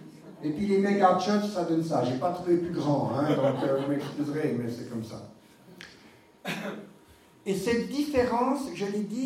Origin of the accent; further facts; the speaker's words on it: Switzerland; je suis pas un narrateur américain, je suis suisse